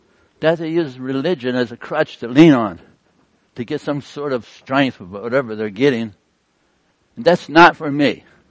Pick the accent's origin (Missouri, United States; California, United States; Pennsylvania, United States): Pennsylvania, United States; Of when I was young, I grew up in Pennsylvania, up in the Appalachian. I would describe myself as a hillbilly.